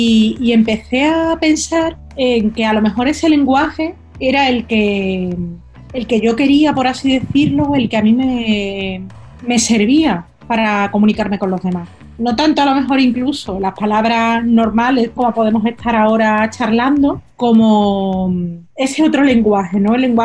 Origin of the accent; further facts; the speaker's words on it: Córdoba, Andalusia, Spain; born there; moved away as an adult; now in Madrid, Spain; Yo nací en Córdoba en 1985, aunque, bueno, me vine a vivir a Madrid en 2006.